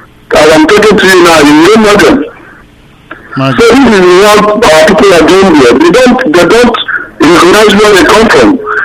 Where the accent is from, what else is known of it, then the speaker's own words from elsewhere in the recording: Imo, Nigeria; now in Thailand; From Imo State.